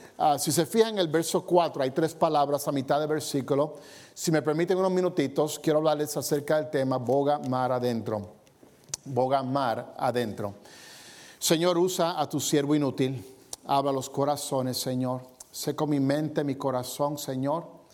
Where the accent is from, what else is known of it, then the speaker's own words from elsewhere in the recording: Puerto Rico; Sí, tengo un acento, soy de Puerto Rico, pero mi acento es de mi esposa. Ella es mexicana.